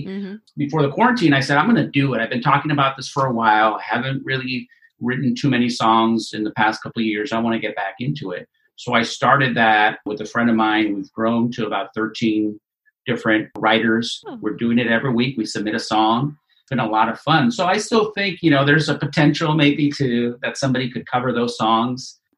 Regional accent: Texas, United States; moved away as an adult; now in Los Angeles, United States; I'm from Texas. I'm a musician. I moved to LA back in 1999 to pursue a music career.

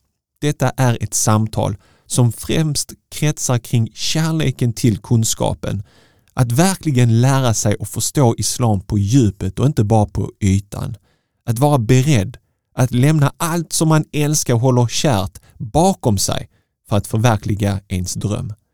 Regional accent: Malmö, Skåne, Sweden; Precis som … född och uppväxt i Malmö.

